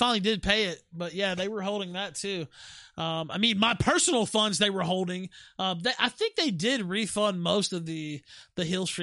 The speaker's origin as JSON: {"language": "English", "town": "Memphis", "region": "Tennessee", "country": "United States", "tie": "born there", "said": "I was born in Memphis, Tennessee."}